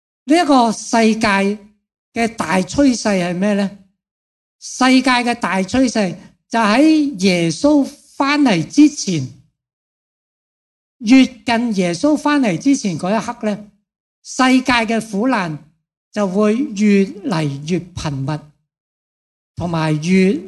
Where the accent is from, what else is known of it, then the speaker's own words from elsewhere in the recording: Hong Kong; born there; 不过我生在这个香港这个地方呢，我们很蒙恩，很多的灾难呢似乎离我们很遥远咁样。